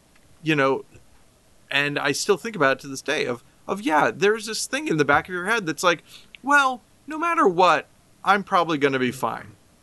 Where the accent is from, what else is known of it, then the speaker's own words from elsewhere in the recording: Dorsey, Illinois, United States; talking about how when I grew up in Dorsey, Illinois, there weren't police officers.